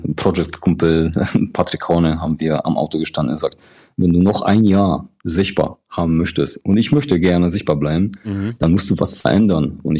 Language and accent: German; Poland; German is a second language; moved away; ich komme aus Polen und 2002. In Deutsch habe ich von King of Queens gelernt.